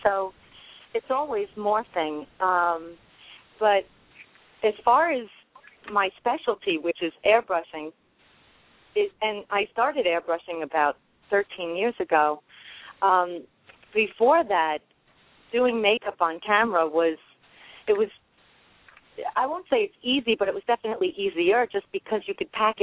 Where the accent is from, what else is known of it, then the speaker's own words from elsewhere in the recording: Queens, New York, United States; now in Long Island, United States; And I grew up in Queens, and I lived on Long Island, and I still live on Long Island in New York.